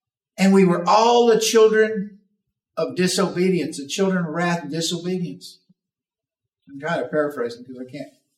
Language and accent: English; Oklahoma, United States; I didn't ever learn how to spell. I'm from Oklahoma.